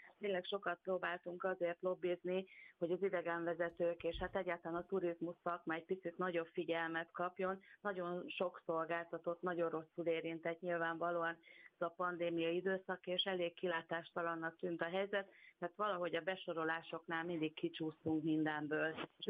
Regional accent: Győr, Győr-Moson-Sopron, Hungary; Az a rész igaz, hogy törzsgyökeres győri vagyok.

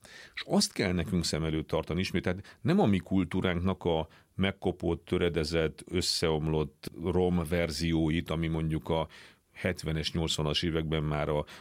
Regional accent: Transylvania, Romania; akkor én egy olyan családból származok, ugye Erdélyből, ahol vidéki értelmiségiek voltak az én felmenőim, tehát kis falvakban voltak tanítók, nem tudom, több száz évre visszamenőleg.

